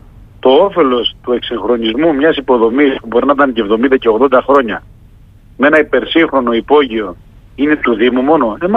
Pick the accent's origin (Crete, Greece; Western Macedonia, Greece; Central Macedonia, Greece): Crete, Greece; Heraklion; Και νομίζω ότι τα δούμε ως Ηρακλειώτες καθημερινά.